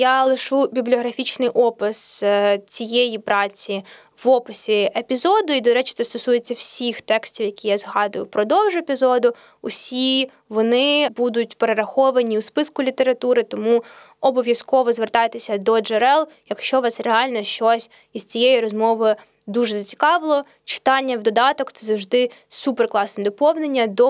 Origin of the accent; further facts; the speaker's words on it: Kremenchuk, Poltava Oblast, Ukraine; я народилася і зростала в Кременчуці, який насправді є досить російськомовним містом, точніше кажучи, з російщеним містом, поросійщеним містом.